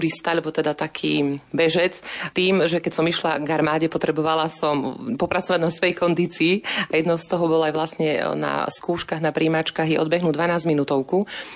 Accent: eastern Slovakia, Slovakia; aj keď pre mnohých rodičov bolo ťažké, že sa nechcem vrátiť naspäť na východ

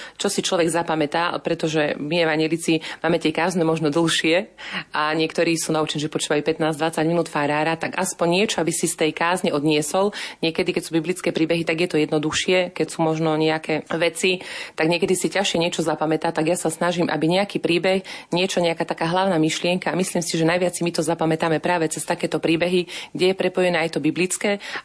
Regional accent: eastern Slovakia, Slovakia; aj keď pre mnohých rodičov bolo ťažké, že sa nechcem vrátiť naspäť na východ

